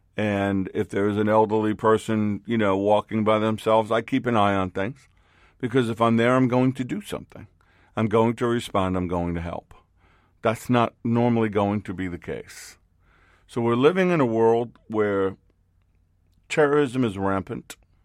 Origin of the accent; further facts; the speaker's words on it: New York, United States; now in Orlando, United States; I grew up in New York City. I grew up during a time that there was a lot of crime and a lot of violence.